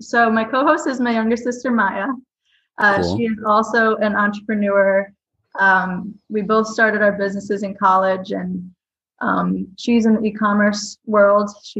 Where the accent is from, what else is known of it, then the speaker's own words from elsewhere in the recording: Rochester, New York, United States; Yeah. I was born in Rochester, went to Honey Falls, Lima.